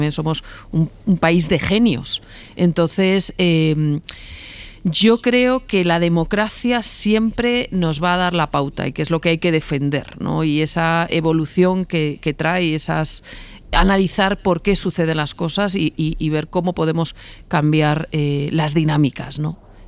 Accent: Spain; Yo creo que en España tenemos que trabajar más lo fabulosos que somos los españoles.

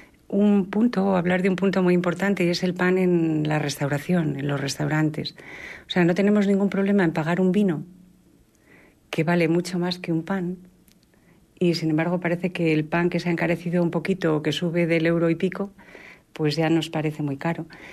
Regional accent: Zamora, Castile and León, Spain; yo soy zamorana y quiero comentar que va a haber un PanFest en Zamora en 2027

